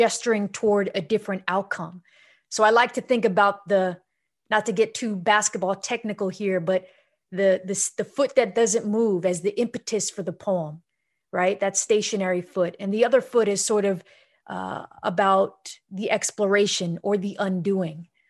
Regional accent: New York City, New York, United States; And growing up in New York City, street vendors, right, were deeply ingrained in my community, right?

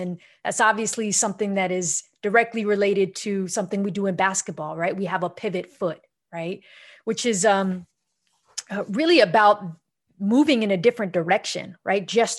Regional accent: New York City, New York, United States; And growing up in New York City, street vendors, right, were deeply ingrained in my community, right?

